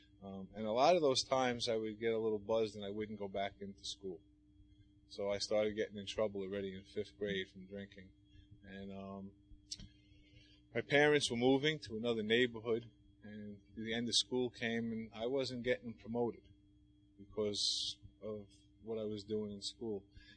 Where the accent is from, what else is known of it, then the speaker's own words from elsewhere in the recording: Queens, New York, United States; I grew up in Queens, New York, some apartment buildings.